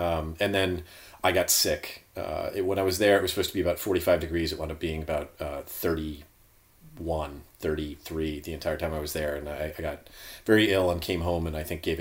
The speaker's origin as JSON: {"language": "English", "country": "United States", "said": "I am from both coasts of these great United States."}